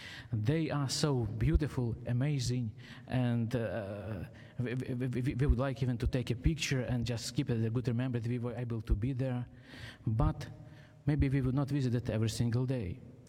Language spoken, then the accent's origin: English; Ukraine; accent: Ukrainian; English is a second language; now in Pittsburgh, United States; originally I am from Ukraine, and I hope you will enjoy my Ukraine accent.